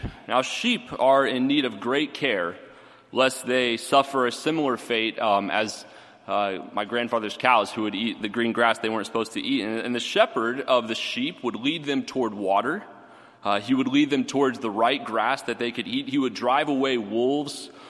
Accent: Houston, Texas, United States; I grew up in Houston, Texas, and as a child of the suburbs there in Houston, I did not grow up on a ranch or baling hay or tending to cattle.

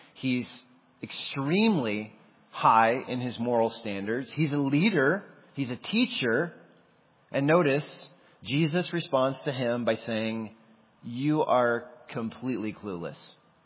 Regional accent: the South, United States; I grew up in the South.

